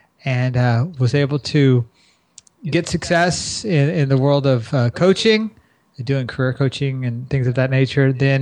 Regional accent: San Antonio, Texas, United States; I'm originally from San Antonio, yeah. so I know the area.

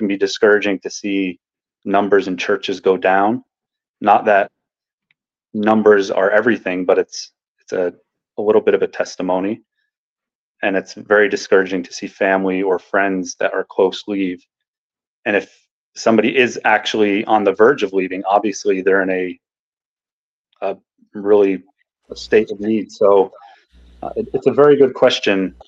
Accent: New Jersey, United States; I grew up in Northeast New Jersey, very close to Jesse.

